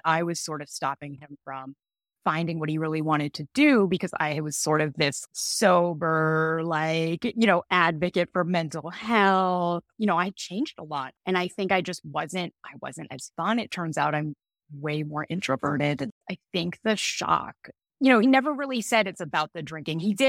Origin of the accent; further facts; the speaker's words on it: Canada; now in United States; Like I had a life like I could never have even imagined growing up in Canada.